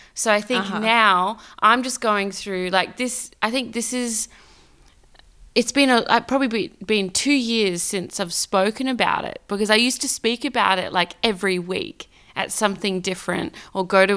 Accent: Perth, Western Australia, Australia; and I'm from Perth, and I'm a spoken word artist.

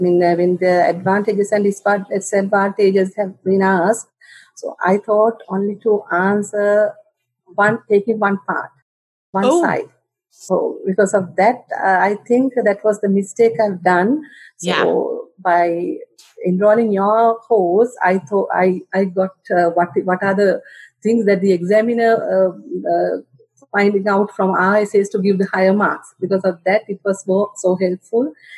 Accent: Sri Lanka; English is a second language; I'm from Sri Lanka.

